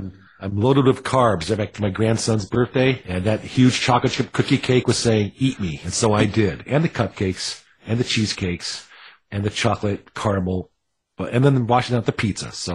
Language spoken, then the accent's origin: English; Iowa, United States; I'm from Iowa.